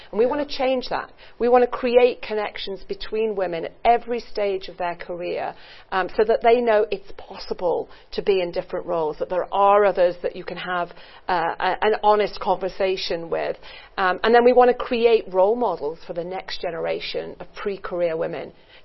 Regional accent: Birmingham, West Midlands, United Kingdom; born there; I was born in Birmingham. I was the first in my family to go to university. I went to the local comprehensive school.

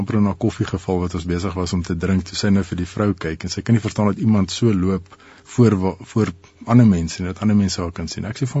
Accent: Pretoria, Gauteng, South Africa; Ek het in Pretoria groot geword en ek het nog altyd in Pretoria gebly.

